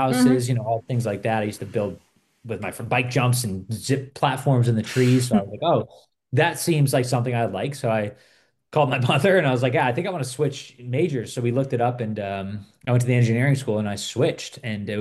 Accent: New England, United States; now in California, United States; I could tell you where I grew up. I grew up in New England

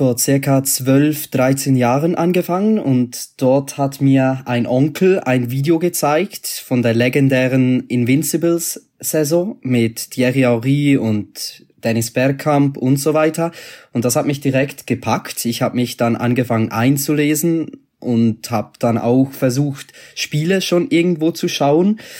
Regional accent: Switzerland; wenn ich das als Schweizer sagen darf.

